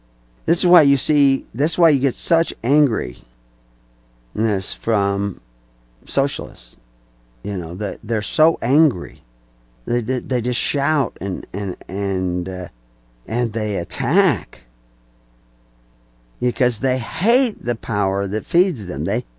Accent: the South, United States; born there; I don't want to give my bad people always southern accents, but I was born in the South, so what can I do?

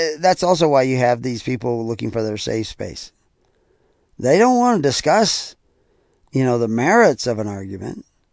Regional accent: the South, United States; I mean, I grew up in the South. I know what prejudice looks like.

